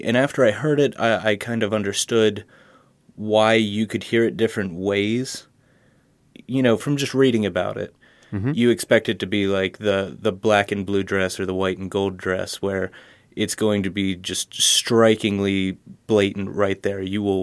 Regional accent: Harrisburg, Pennsylvania, United States; I'm from Harrisburg, Pennsylvania.

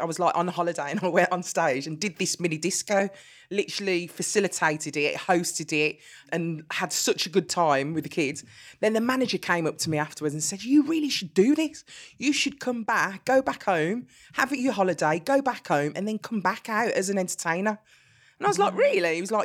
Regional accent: Birmingham, West Midlands, United Kingdom; accent: Brummy; I get more Brummy. As soon as I hear my friends or I go back home, I literally, my accent, they say, "You don't sound like that on television." I said, "I do. I just sound so much more Brummy when I go back home."

